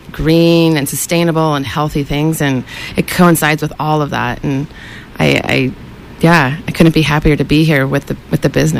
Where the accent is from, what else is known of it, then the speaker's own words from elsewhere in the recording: Fremont, California, United States; now in Chico, United States; Yeah, I grew up in the Bay Area and came to Chico for college and stayed, yeah.